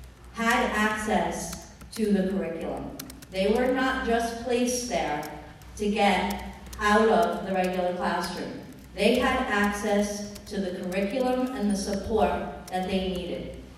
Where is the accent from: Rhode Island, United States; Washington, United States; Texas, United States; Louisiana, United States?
Rhode Island, United States; Bristol; I have strong ties to this community. I grew up in Bristol and Warren. All my family still lives here.